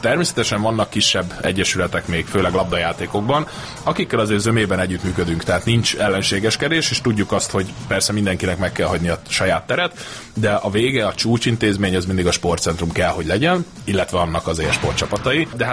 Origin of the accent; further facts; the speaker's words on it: Nyíregyháza, Szabolcs-Szatmár-Bereg, Hungary; nyíregyháziként, bár nem itt éltem le az egész életemet, kosárlabda miatt más városokban éltem